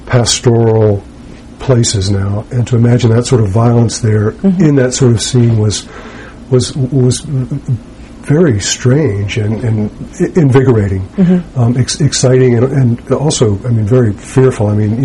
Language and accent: English; the South, United States; basically I'm from the South, even though we moved all around in different places.